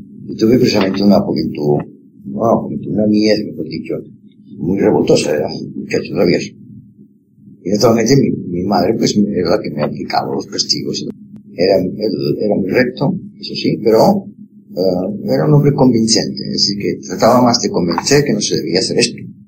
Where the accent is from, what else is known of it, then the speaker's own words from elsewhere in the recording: Barcelona, Catalonia, Spain; born there; Nací en Barcelona, en la calle Montaner, número 70.